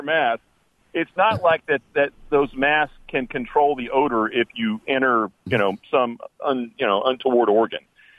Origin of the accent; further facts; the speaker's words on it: Nashville, Tennessee, United States; I'm a surgeon from Nashville, Tennessee.